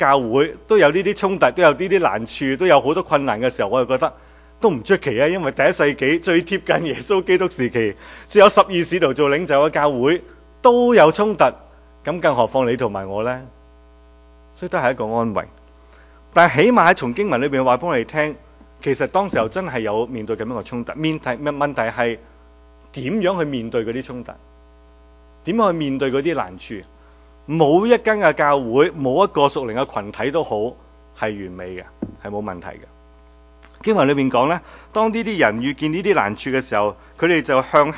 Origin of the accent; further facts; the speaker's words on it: Guangdong, China; 或者我哋广东人讲系咪叽里咕噜喺度拗出声